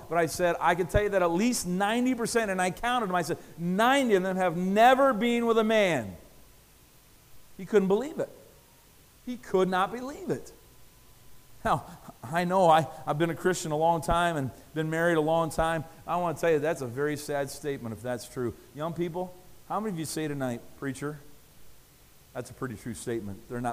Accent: St. Thomas, Ontario, Canada; I was sitting in a restaurant in St. Thomas, my hometown there, Ontario.

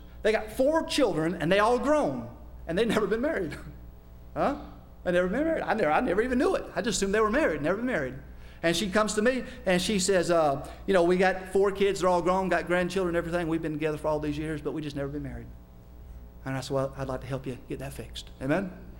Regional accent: United States; And I'm American, and my Spanish is not perfect.

